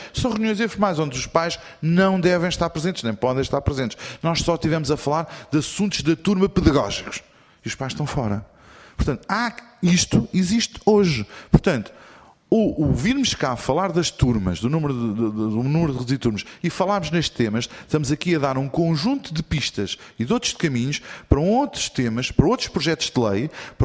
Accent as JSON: {"language": "Portuguese", "region": "Lisbon", "country": "Portugal", "said": "eu, como sou de Lisboa, gosto muito de cá vir"}